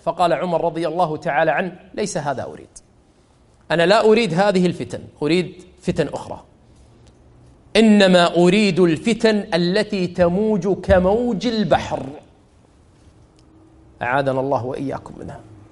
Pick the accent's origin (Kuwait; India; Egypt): Kuwait; شوفوا الآن الكلام شلون يقول كأنه نغزات عندنا بالكويت